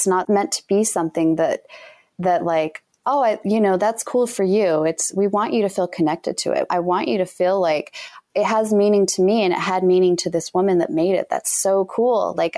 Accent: Utah, United States; You know, we're all different, but you know, we're from Utah.

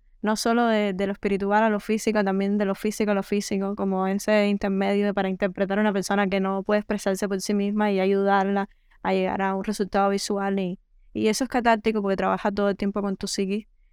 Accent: Cuba; en principio soy una cubana más, con todo lo que eso conlleva

